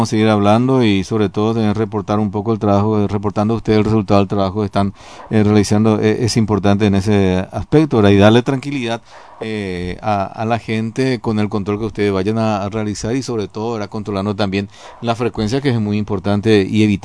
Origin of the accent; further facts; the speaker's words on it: Paraguay; así somos los paraguayos, ¿verdad?